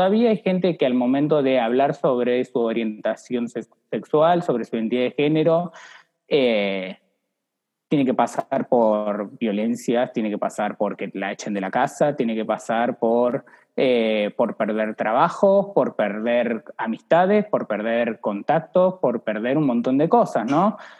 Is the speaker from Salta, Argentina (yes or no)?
yes; Salta, Argentina; now in Buenos Aires, Argentina; había ido a Salta, yo soy de Salta, vivo acá hace muchos años